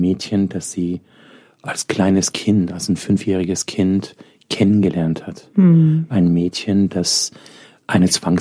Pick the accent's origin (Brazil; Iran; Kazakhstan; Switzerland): Iran; now in Germany; Ich bin ja aus dem Iran geflüchtet nach einer Revolution.